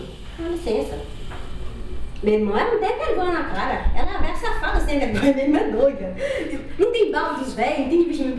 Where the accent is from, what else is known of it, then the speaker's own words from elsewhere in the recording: Minas Gerais, Brazil; eu sou mineiro, eu sou mineiro